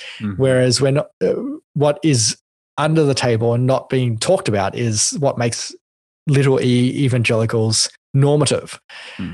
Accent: Australia; Yeah, and I think as an Australian, and John, you'd have experience with this from your time in Scotland

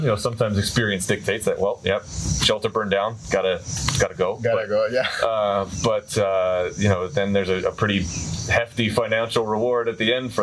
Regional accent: Midwest, United States; growing up in the Midwest, you kind of had that stigma of, you're just in flyover country, there's nothing special about

